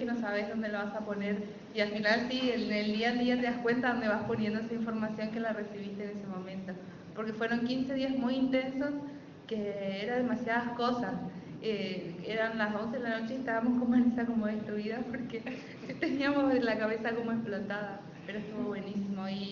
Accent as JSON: {"language": "Spanish", "town": "Oberá", "region": "Misiones", "country": "Argentina", "said": "que yo soy de Oberá del interior"}